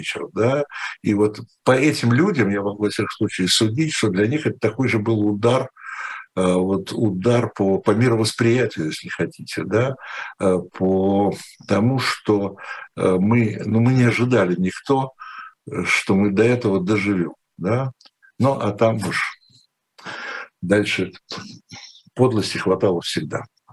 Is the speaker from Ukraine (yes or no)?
yes; Ukraine; born there; also born or lived in Russia; Я хоть и родился на Украине, в Украине, извините, я не могу никак от этого отрешиться. Хоть я родился в Украине, но я украинский язык не знаю. У меня вот отец хорошо знал украинский язык, он украинскую школу заканчивал, а я нет. Я заканчивал, учился уже не в Украине, а в России.